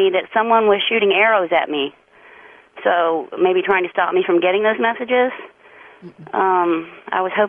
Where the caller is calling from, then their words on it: Silver Springs, Florida, United States; accent: southern; I'm calling from Silver Springs, Florida.